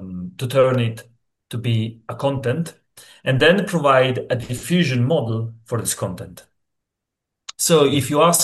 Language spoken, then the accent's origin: English; Italy; English is a second language; I come from Italy. I am a PhD student here for the University of Tor Vergata in Rome.